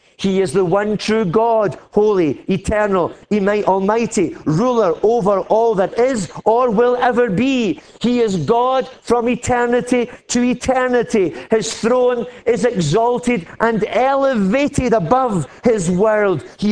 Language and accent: English; Glasgow, Scotland, United Kingdom; When I grew up in Glasgow, in the East End of Glasgow, the toughest, poorest part of Glasgow. It's still the toughest, poorest part of Glasgow.